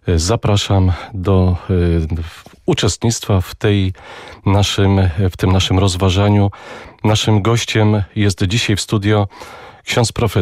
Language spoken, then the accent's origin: Polish; Bochnia, Lesser Poland, Poland; Też jestem z południa, z Bochni konkretnie, dlatego te tereny Polski Południowej są nam bliskie.